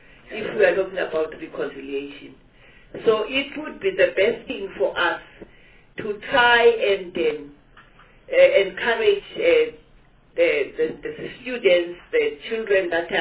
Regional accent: Johannesburg, Gauteng, South Africa; Yeah, I am from Johannesburg.

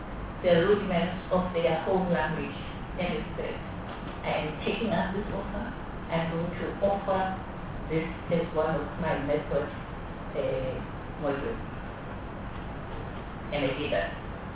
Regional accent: Eastern Cape, South Africa; English is a second language; I'm from the Eastern Cape. My mother's family is in Kosovo. In the Eastern Cape, I come from a single village.

